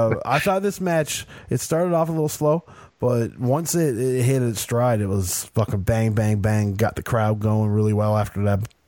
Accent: Canada; I'm from Canada.

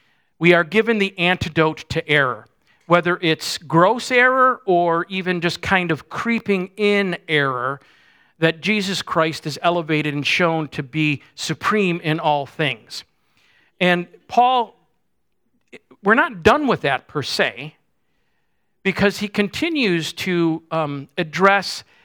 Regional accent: New York, United States; I am originally from Western New York, near Buffalo. Grew up in a little suburb, and so all my life I really have been a Buffalo Bills fan.

